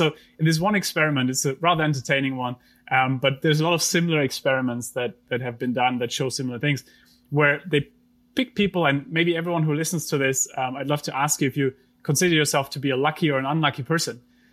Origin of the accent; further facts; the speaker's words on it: Germany; English is a second language; I grew up in Germany